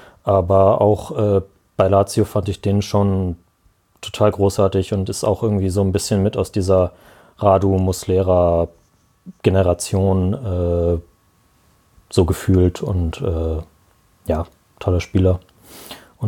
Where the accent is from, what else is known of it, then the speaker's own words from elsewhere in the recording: Henstedt-Ulzburg, Schleswig-Holstein, Germany; ich bin in der Gemeinde Hennstedt-Ulzburg zur Schule gegangen. Das ist ein bisschen nördlich von Hamburg.